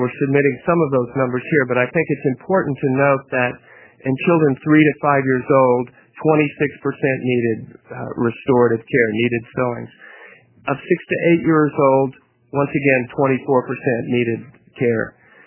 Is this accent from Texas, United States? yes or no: yes; Texas, United States; I grew up in Texas